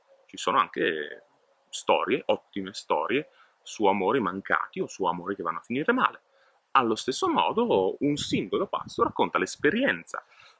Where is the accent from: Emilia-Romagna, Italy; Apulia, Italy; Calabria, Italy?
Emilia-Romagna, Italy; Bologna; Vi parla un bolognese che non è mai andato in Erasmus, ma da bolognese vivo in una città universitaria